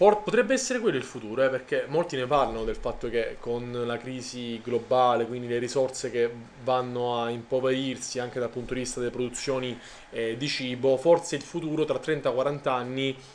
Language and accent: Italian; Apulia, Italy; e io siamo pugliesi